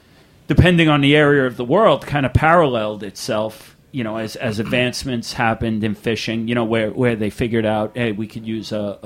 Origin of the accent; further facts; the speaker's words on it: New York, United States; We grew up on Long Island, Connecticut River State Park, and this place was famous for its fly fishing.